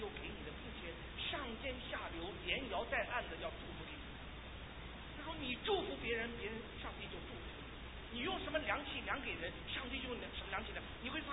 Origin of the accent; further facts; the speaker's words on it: China; 我觉得这件事情哈，我们中国人struggle最大。